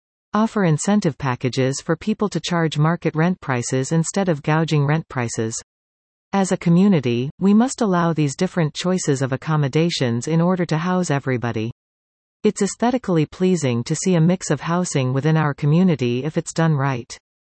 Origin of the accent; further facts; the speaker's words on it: Delta, British Columbia, Canada; Growing up in Delta, I've been exposed to the expedient growth of the community throughout the late 1900s and early 2000s, while holding dear the nostalgia of our small-town locality.